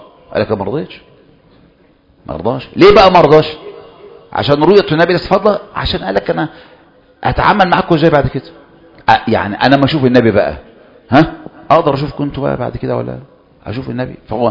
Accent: Egypt; وجبنا كل هذا عندنا في مصر، كل هذا في مصر عندنا

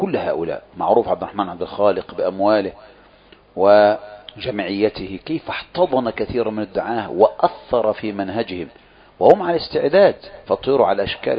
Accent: Egypt

